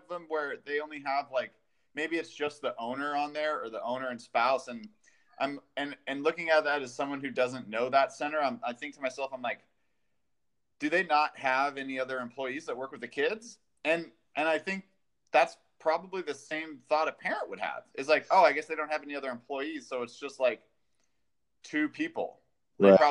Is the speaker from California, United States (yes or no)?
yes; California, United States; where I'm from California. So I put the in front of everything.